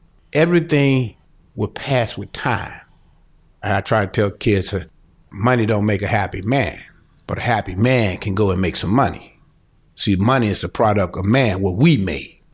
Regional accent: Cleveland, Mississippi, United States; I grew up in Cleveland, Mississippi. It's a small town. During the area when I grew up, it was kind of like black side of town, white side of town.

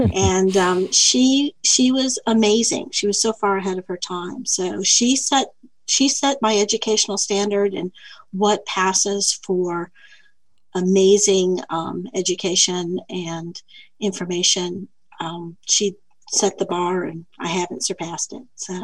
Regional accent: American Samoa; And we were raised in American Samoa, and all of the villages and the population was taught via television.

